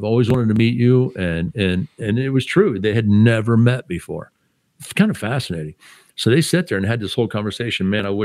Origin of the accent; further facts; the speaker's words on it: Ohio, United States; I said, dude, I grew up in Ohio.